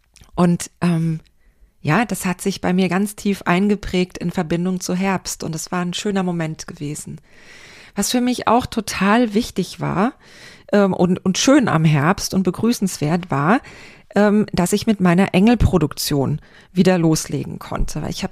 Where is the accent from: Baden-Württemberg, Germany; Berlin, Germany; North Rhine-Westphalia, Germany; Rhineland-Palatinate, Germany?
Rhineland-Palatinate, Germany; Speyer; in den bunten Blättern in Speyer, wo ich aufgewachsen bin.